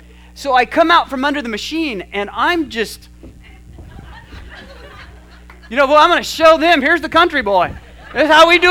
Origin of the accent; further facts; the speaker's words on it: Flora Vista, New Mexico, United States; I was from Flora Vista, New Mexico. I had grown up in the country, but now I have come to the city.